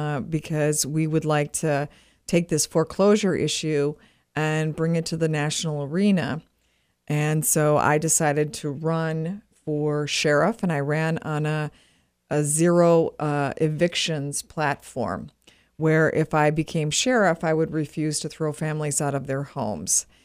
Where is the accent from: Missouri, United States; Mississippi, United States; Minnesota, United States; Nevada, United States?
Minnesota, United States; I have two children. I grew up in Minnesota.